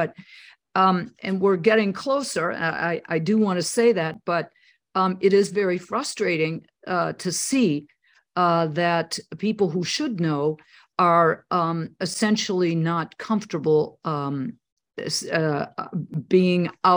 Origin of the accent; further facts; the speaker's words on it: Wisconsin, United States; accent: Wisconsin; Maybe everybody already knows I'm from Wisconsin with my accent, but it's not as flat as it used to be.